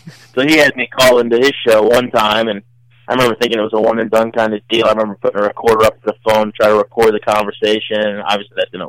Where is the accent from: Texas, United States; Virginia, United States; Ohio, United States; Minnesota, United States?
Virginia, United States; King George County; either Pittsburgh-based or, you know, in King George County, my hometown.